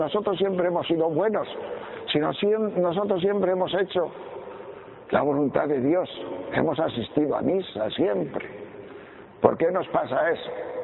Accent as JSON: {"language": "Spanish", "town": "Tejerina", "region": "Castile and León", "country": "Spain", "tie": "born or raised there", "lives_now": "Palencia, Spain", "said": "yo soy un pueblo de la montaña de León, Tejerina, cerca de Riaño, aunque mi familia ya lleva aquí en Palencia 50 años, más de 50 años."}